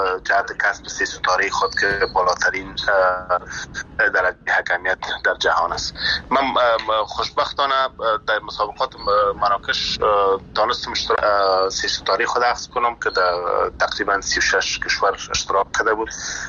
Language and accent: Persian; Afghanistan; born there; ما در افغانستان زاده شدیم، نان و آب و افغانستان خوردیم،